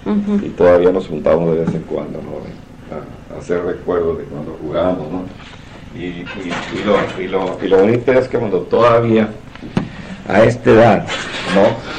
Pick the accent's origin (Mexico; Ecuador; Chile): Mexico; Mexicali, Baja California; also born or lived in Calexico; yo soy de Calexico, sí, salí de la high school de Calexico, pero yo no soy de Calexico, soy de Mexicali